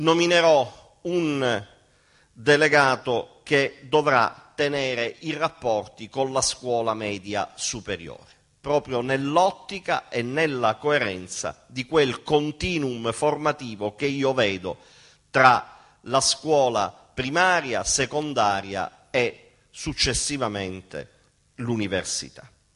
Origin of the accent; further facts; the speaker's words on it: Sicily, Italy; Oggi noi come siciliani abbiamo una responsabilità in più